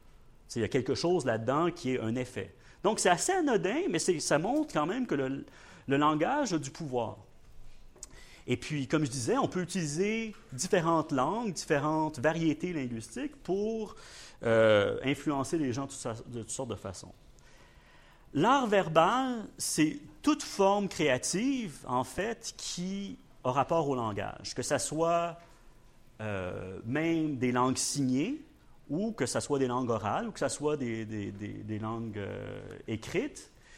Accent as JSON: {"language": "French", "region": "Quebec", "country": "Canada", "accent": "Quebec French", "said": "Je fais très exprès de garder mon accent québécois, même quand je vais en Europe, parce que je m'identifie en tant que Québécois."}